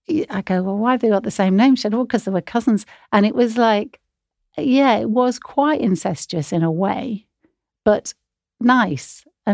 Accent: Rochdale, North West England, United Kingdom; moved away as an adult; now in London, United Kingdom; Yeah, I was born in Rochdale, like the co-op movement … Cyril Smith. I don't know what that means, but yes, that's where I come from. But I've been in London really

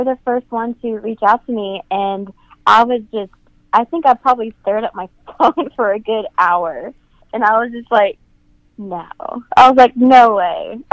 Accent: Knoxville, Tennessee, United States; You know, like, I'm from Knoxville. What am I doing here? I'm going to go home.

